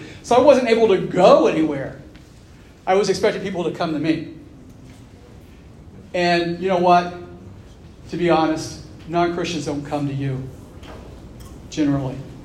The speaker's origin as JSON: {"language": "English", "town": "Kokomo", "region": "Indiana", "country": "United States", "tie": "born or raised there", "said": "And I am from Kokomo, and I grew up in Kokomo, and I actually graduated from the real Kokomo High School."}